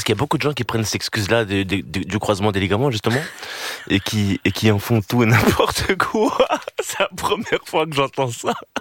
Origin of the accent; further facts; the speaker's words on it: France; dans le sens où on est intégré, on est français, etc. Mais on doit toujours et encore honorer les traditions familiales.